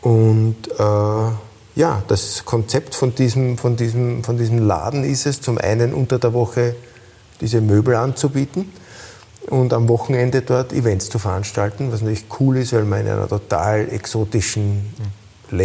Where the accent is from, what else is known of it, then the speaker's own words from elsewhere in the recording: Vienna, Austria; wir sind aus Wien und wollen natürlich auch in Wien unterrichten.